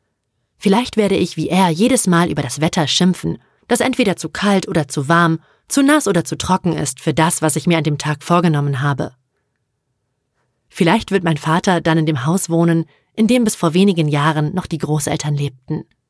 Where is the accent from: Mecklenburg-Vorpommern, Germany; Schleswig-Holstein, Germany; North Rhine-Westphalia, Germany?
Schleswig-Holstein, Germany; Pellworm; Als Kind auf Pellworm aufzuwachsen, bedeutet vor allem, frei zu sein. Und trotzdem behütet.